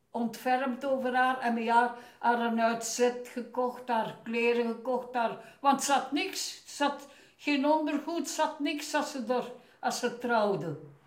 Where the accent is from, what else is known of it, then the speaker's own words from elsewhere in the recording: Aalst, Flanders, Belgium; ik heb dus altijd als kind in Aalst gewoond, hè.